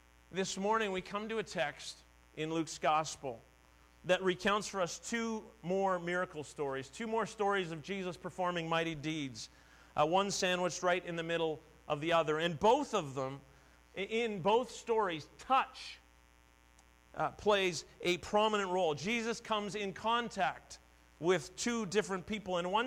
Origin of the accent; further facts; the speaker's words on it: Ontario, Canada; I grew up in Southern Ontario.